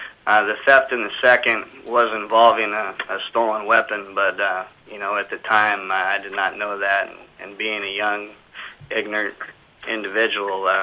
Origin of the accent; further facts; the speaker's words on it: Dutch Harbor, Alaska, United States; I grew up out in the Aleutians, out in Dutch Harbor, and as a kid, it's just been a huge part of my life for as far back as I can remember.